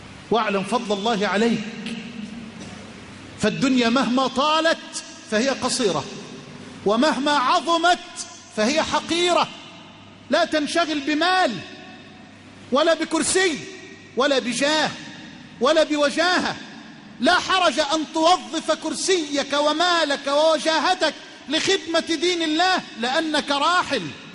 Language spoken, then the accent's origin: Arabic; Egypt; اللهم اجعل بلدنا مصر أمنا أمانا، سخاء رخاء